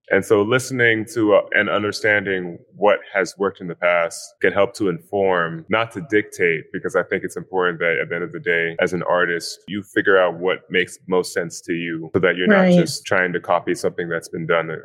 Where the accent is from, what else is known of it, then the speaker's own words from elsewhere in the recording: East Coast, United States; now in Los Angeles, United States; I'm from the East Coast, so it's definitely a pleasant surprise still that it's January and it's warm here in LA.